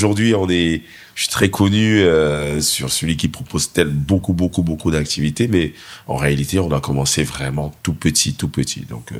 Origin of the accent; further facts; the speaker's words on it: Cameroon; born there; moi, je suis né au Cameroun, donc je suis français d'origine camerounaise. Je suis né au Cameroun